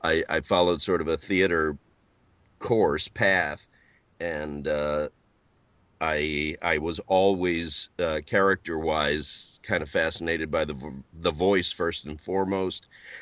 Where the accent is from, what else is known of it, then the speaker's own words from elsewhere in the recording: St. Louis, Missouri, United States; I'm from the middle of the middle, St. Louis, Missouri.